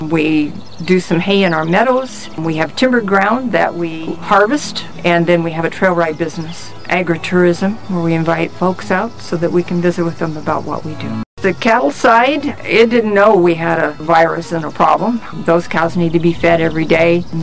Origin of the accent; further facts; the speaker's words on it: Coeur d'Alene, Idaho, United States; from Coeur d'Alene, Idaho, and we're still ranching.